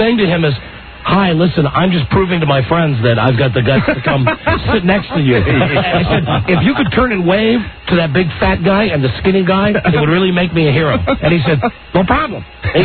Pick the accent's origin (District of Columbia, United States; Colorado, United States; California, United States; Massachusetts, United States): District of Columbia, United States; Washington; I said, oh, no. I'm from Washington, D.C.